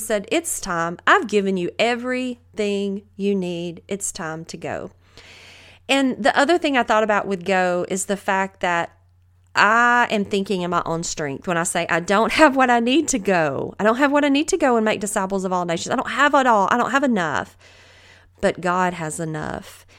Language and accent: English; the South, United States; accent: Southern; like my Southern accent, especially when I listen back to my podcast.